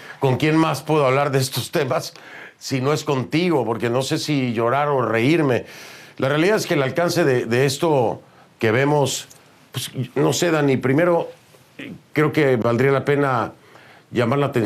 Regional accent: Mexico; en mi país, en México

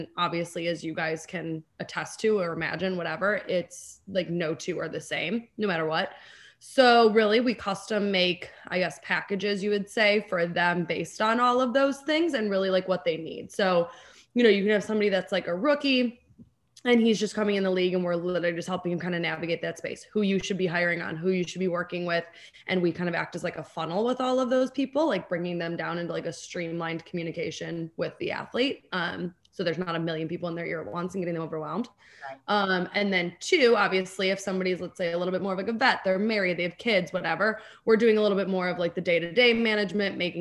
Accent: Chicago, Illinois, United States; also born or lived in Los Angeles; I'm from Chicago, so I always like booking Chicago trips and getting to show them like the full, you know, experience.

